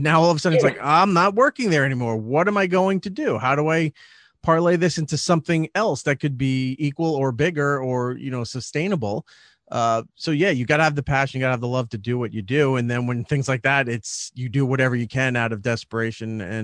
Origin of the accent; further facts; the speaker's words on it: New York, United States; I grew up in the shadows of New York City. I grew up on Long Island